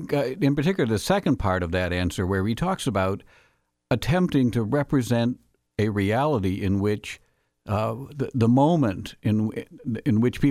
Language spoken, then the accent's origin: English; Illinois, United States; I grew up in Illinois, and as you can tell, I don't have really the right accent to be talking about Faulkner at all. And growing up in Illinois, we were free of a past.